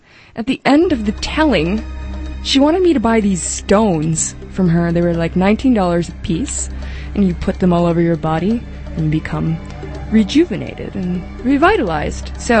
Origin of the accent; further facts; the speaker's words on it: Massachusetts, United States; This is Danvers, Massachusetts. Mm. Back when I was growing up in the North Shore.